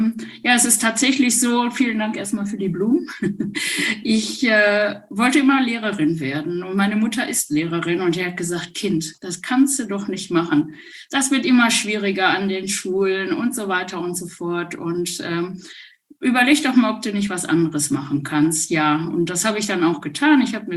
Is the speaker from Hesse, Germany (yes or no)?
no; Wanne-Eickel, North Rhine-Westphalia, Germany; dass ich groß geworden bin in Wanne-Eickel bei meinen Großeltern.